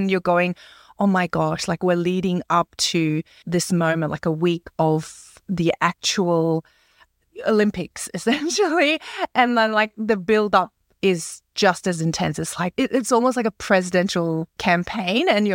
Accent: Australia; And I'm like, okay, I guess I'm Australian.

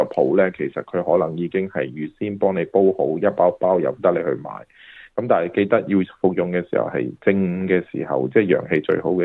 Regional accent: Hong Kong; 我哋廣東人、香港人喜歡叫涼茶啦。

